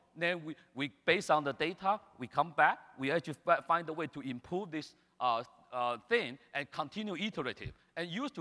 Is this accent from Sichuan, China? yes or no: no; Beijing, China; English is a second language